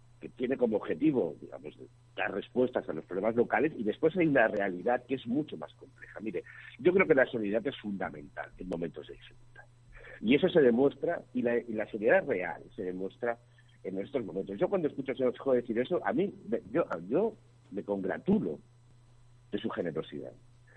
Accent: Spain

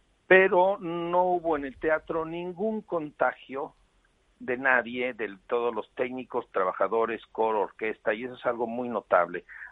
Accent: Mexico; porque pues en mi país, en México, pues la gente no se puede confinar

